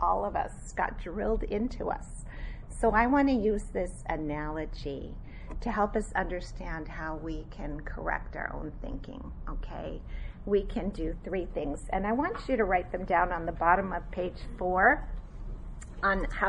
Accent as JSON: {"language": "English", "region": "Alberta", "country": "Canada", "tie": "born or raised there", "also_born_or_lived": "Minnesota, United States / Ontario, Canada", "said": "I grew up in really cold country. Okay, I was born in Minnesota. That gets cold. Then we moved to Alberta, Canada. That gets really cold. And then we moved later to Ontario, Canada."}